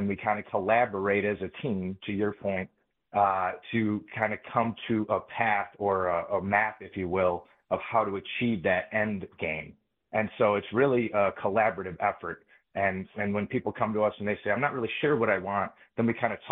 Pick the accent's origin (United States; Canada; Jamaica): United States; Michigan; Michigan State's always been close to my heart of growing up in Michigan.